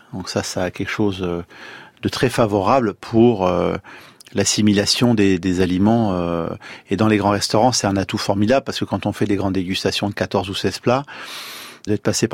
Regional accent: France; On est français et fiers de l'être.

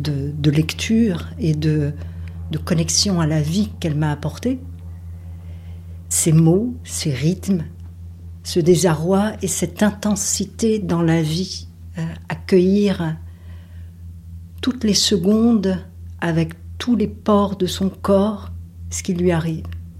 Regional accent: France; J'ai grandi en France. Je suis venue en France à l'âge de 4 ans.

